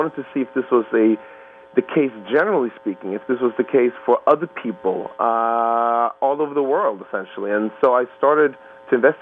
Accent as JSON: {"language": "English", "country": "Sweden", "tie": "born or raised there", "said": "I grew up in Sweden, and it's always been sort of a mix of different cultures"}